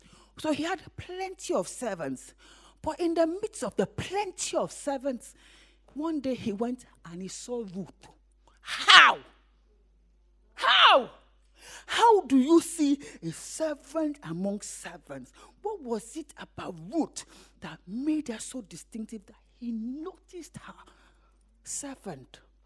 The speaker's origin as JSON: {"language": "English", "country": "United Kingdom", "said": "Like, I'm British, right? And I come from Britain. I'm a British woman from Britain."}